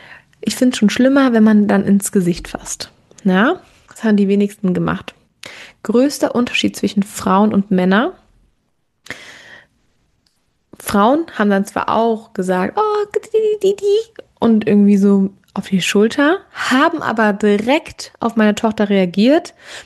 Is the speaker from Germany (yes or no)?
yes; Germany; Ich weiß, dass man auch manchmal als Deutsche zu überempfindlich sind, aber also mein Kind hasst es einfach, von anderen angefasst zu werden.